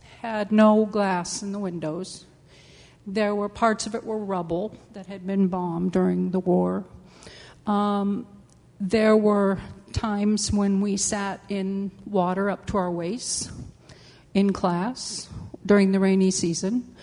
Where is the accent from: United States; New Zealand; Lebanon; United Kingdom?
United States; One thing that was very, very difficult for me as an American teenager was I was expected to bow and kiss the hands of anyone that was older than me.